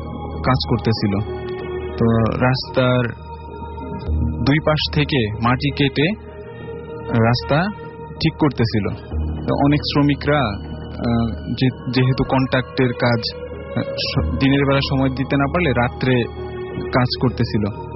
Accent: Madaripur, Dhaka Division, Bangladesh; আমাদের দেশের বাড়ি মাদারীপুর এর কালকিনি থানার

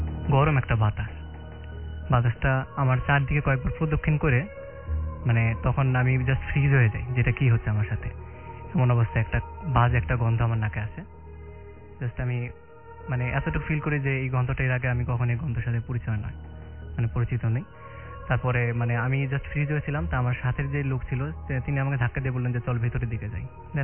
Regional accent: Badda, Dhaka Division, Bangladesh; আমি বাড্ডা থেকে এসেছি।

